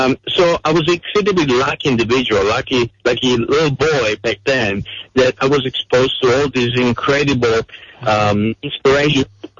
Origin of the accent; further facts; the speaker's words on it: Italy; I was born and I grew up in Italy.